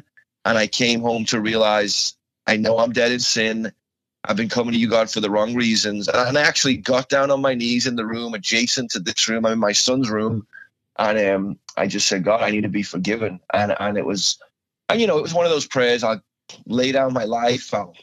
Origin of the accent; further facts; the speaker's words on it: Liverpool, North West England, United Kingdom; And so it's, you know, and I'm from Liverpool.